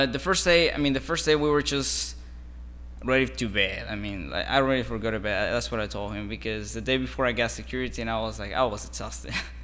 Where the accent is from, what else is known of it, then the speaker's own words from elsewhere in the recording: Guatemala; now in United States; I'm from Guatemala. I came to Miami and Grace Baptist Church, Pastor Mulligan.